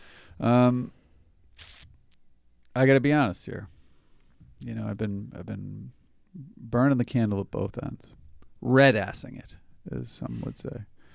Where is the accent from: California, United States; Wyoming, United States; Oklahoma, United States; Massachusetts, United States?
Massachusetts, United States; Manchester-by-the-Sea; Yeah, I'm from Manchester by the Sea.